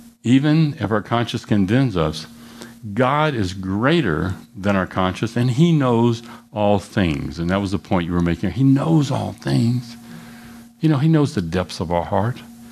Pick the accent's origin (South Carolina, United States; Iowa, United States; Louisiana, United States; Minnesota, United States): Louisiana, United States; I'm from Louisiana and got a third grade education. Not really. I am from Louisiana, but what does this mean?